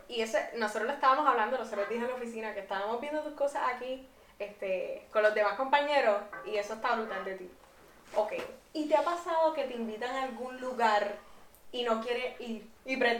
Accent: Cupey, Puerto Rico; Y tú sabes que yo soy de Cupay también.

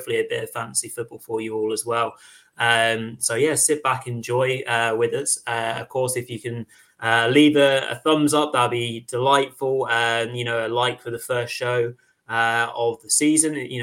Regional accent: England, United Kingdom; As English lads, even we can appreciate

